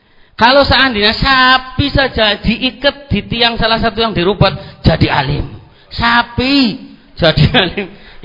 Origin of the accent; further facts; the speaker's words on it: Indonesia; first language Javanese; Indonesian is a second language